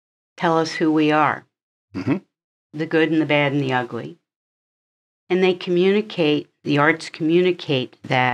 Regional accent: Maryland, United States; I grew up in Maryland, but my dad's first company, and it was actually a company his dad had started, it set up its manufacturing in York.

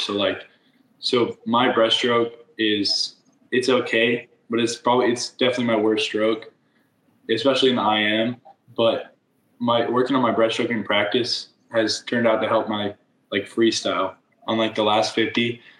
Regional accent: Texas, United States; maybe it snows in the winter because I'm from Texas

